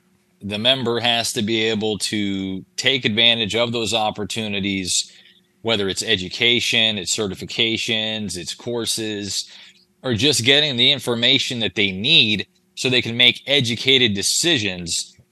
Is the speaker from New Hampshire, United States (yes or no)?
yes; Troy, New Hampshire, United States; also born or lived in Fitchburg; I was born in Fitchburg, Massachusetts, and I grew up in a small town in Troy, New Hampshire.